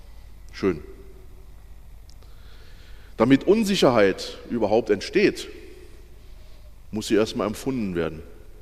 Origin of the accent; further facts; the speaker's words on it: Baden-Württemberg, Germany; Zum Beispiel in Baden-Württemberg, wo ich herkomme